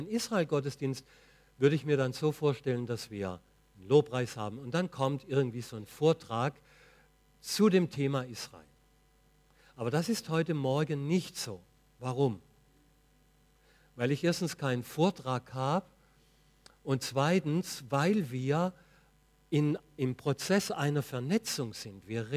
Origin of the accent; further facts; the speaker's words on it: Weinheim, Baden-Württemberg, Germany; Und ich komme aus Weinheim. Weinheim an der Bergstraße.